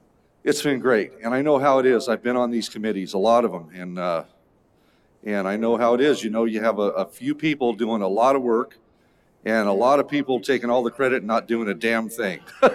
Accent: Phoenix, Arizona, United States; born there; I was born in Phoenix, Arizona in 1970.

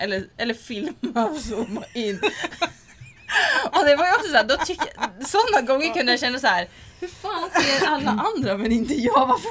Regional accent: Sweden; vi är svenskar

